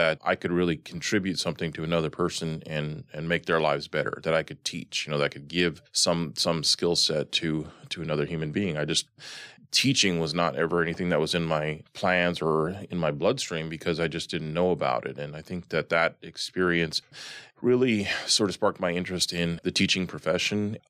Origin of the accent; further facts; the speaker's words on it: Albuquerque, New Mexico, United States; So I grew up in Albuquerque, New Mexico.